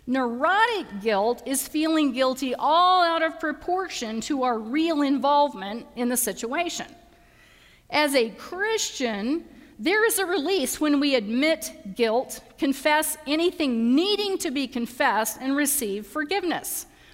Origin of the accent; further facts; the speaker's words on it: Missouri, United States; I'm from Missouri, and it's hard to say ill. It's eel.